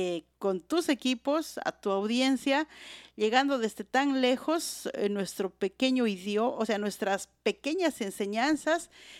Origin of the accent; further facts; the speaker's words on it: Bolivia; first language Quechua; Spanish is a second language; yo vengo de Bolivia, soy quechua, mi lengua nativa, minorizada es quechua.